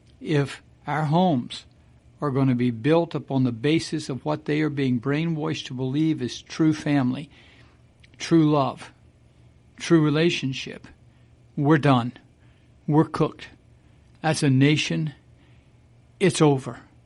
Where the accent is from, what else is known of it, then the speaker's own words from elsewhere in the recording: Midwest, United States; That's what I remember as a kid growing up in the Midwest, where people were family.